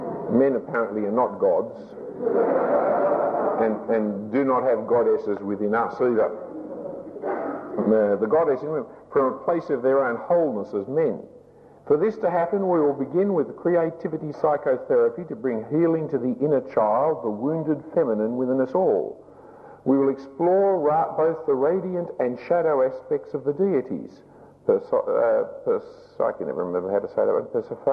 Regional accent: Australia; it was astonishing to me as an Australian how much money I was given as honorariums for preaching

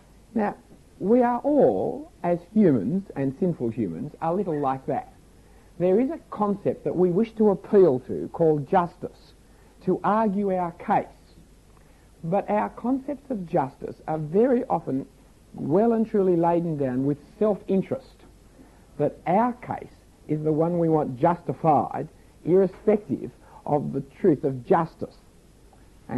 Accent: Australia; and I suppose as an Australian, one of the very few Nobel Prize winners we've ever had.

